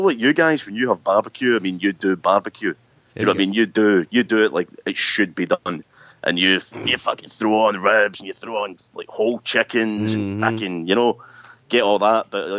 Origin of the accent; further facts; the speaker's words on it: Scotland, United Kingdom; Obviously, being Scottish, I am heavily intoxicated, thoroughly medicated